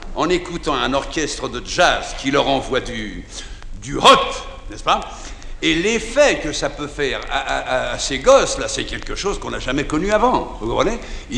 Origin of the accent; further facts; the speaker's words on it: Paris, Île-de-France, France; Chez nous à Paris.